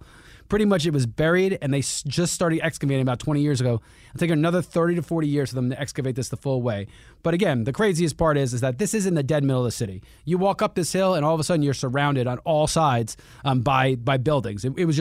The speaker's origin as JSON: {"language": "English", "town": "New York City", "region": "New York", "country": "United States", "tie": "born there", "said": "made me feel a lot like where I was born in New York City."}